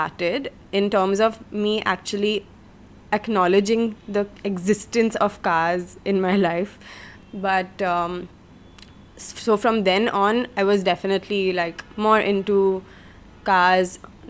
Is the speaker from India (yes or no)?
yes; Pune, Maharashtra, India; I'm 28. I'm from Pune in Maharashtra.